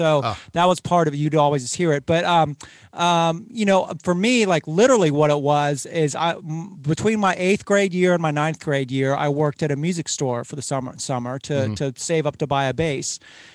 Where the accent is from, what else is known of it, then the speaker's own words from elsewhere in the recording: Cincinnati, Ohio, United States; Well, a big part of it is growing up in Cincinnati.